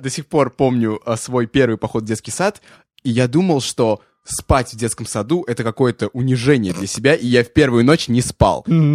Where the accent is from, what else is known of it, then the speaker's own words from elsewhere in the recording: Moscow, Russia; Я родился в Москве. И вырос тоже в Москве. И в Грузию я приезжал обычно каждое лето.